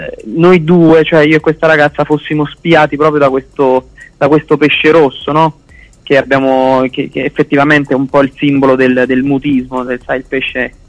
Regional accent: Molise, Italy; dalle parti mie, io sono molisano

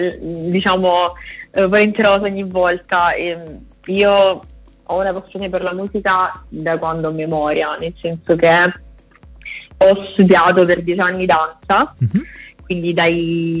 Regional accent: Manduria, Apulia, Italy; nel mio paese qui a Manduria

